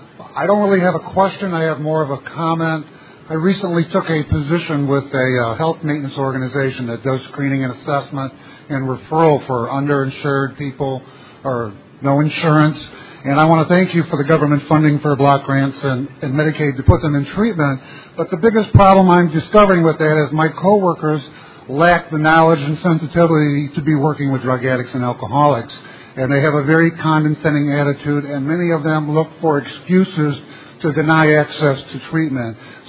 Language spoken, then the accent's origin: English; Detroit, Michigan, United States; I'm an alcoholic from Detroit, Michigan.